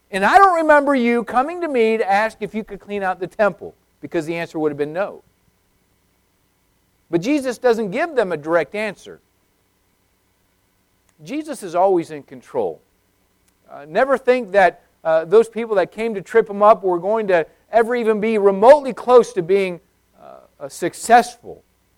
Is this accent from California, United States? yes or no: no; Arizona, United States; Even growing up in Arizona, I had learned how to plant corn.